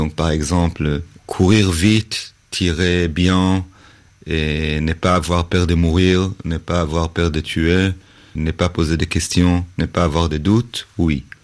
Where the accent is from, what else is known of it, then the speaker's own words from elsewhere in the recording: Israel; French is a second language; now in France; cesser d'être israélien et de me transformer en français